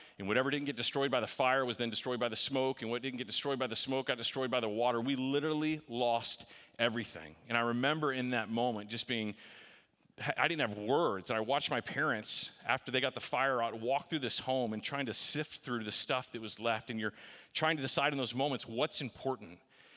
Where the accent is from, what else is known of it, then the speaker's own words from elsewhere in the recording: Texas, United States; My mom made us fried chicken because we're from Texas, so we make fried chicken, right?